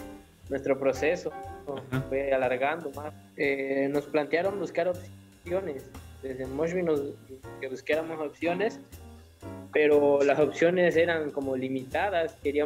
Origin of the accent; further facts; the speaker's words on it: San Pedro Tapanatepec, Oaxaca, Mexico; vengo de Pesquería Guadalupe, municipio de San Pedro Tapanatepec, Oaxaca.